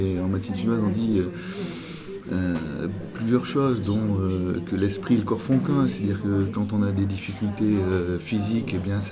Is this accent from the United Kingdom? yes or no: no; Die, Auvergne-Rhône-Alpes, France; born there; Je suis né à Die. Mais j'habite une maison que mes grands-parents ont achetée en 1927.